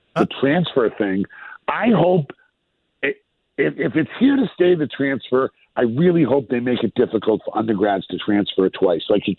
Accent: Boston, Massachusetts, United States; I've been a Doc fan as a player growing up in Boston when he was on the Hawks.

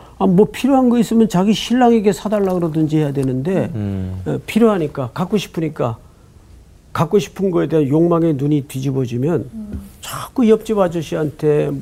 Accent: South Korea; born there; 나는 어쩌다 대한민국에서 태어나가지고

